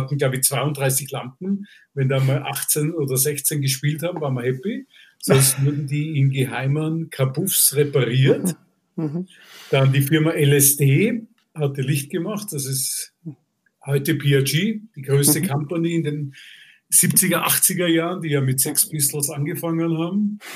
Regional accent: Vienna, Austria; ich komme aus Wien

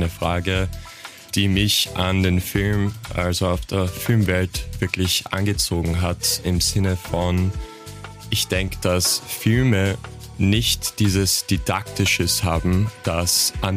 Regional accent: Baltimore, Maryland, United States; ich bin in den USA aufgewachsen, in Baltimore, eine Stadt, die nicht sehr gut gefördert ist.

